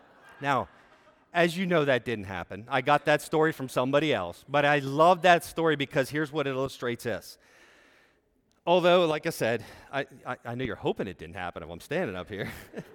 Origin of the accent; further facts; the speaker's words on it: Carlisle, Pennsylvania, United States; in this great town, because this is my hometown, I call it the great town of Carlisle.